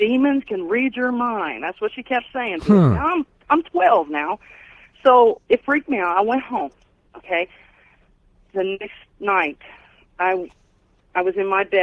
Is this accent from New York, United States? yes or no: no; Kentucky, United States; I'm originally from Kentucky, okay?